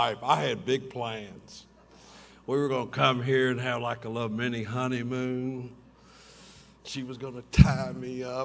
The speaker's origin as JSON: {"language": "English", "region": "Kentucky", "country": "United States", "tie": "born there", "said": "I was born in Kentucky, and I got sober in Kentucky."}